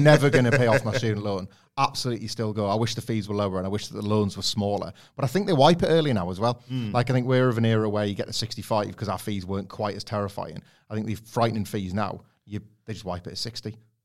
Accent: Scarborough, Yorkshire and the Humber, United Kingdom; I grew up in Scarborough, and there was tons of them nearby

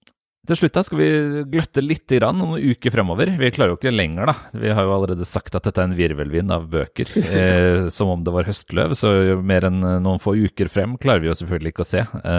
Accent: Fredrikstad, Østfold, Norway; det var jo et litt hardt kommunevalg her I min hjemby Fredrikstad.

